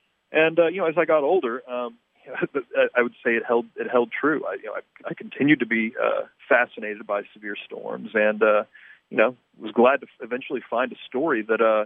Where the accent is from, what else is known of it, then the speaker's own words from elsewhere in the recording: Texas, United States; I grew up here in Texas, so I was very familiar with tornadoes and what they're capable of. I grew up in central Texas